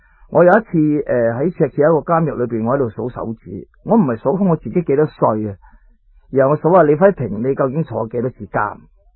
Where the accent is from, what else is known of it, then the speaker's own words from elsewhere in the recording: Chaozhou, Guangdong, China; 我九岁嘅时候咧已经离家出走。其实嗰阵时潮州人啦，特别我系潮州人。